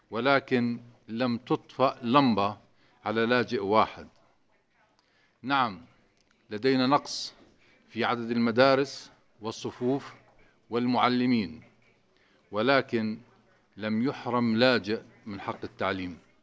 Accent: Jordan; بلدي الأردن عامل اللاجئ السوري معاملة المواطن الأردني بالتعليم والصحة

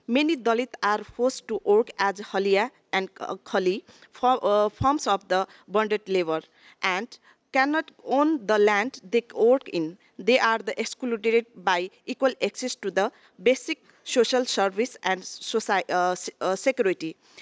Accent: Nepal; from Nepal

